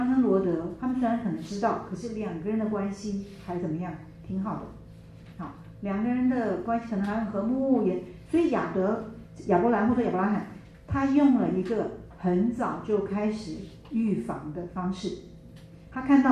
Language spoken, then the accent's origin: Chinese; China; 这个跟我们中国人的文化是有点像，对不对，我们中国人不管儿女多大了